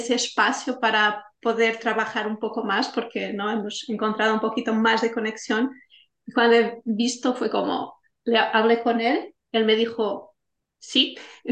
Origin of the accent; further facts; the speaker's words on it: Portugal; Spanish is a second language; now in England, United Kingdom; Yo soy de Portugal, estamos viviendo en Inglaterra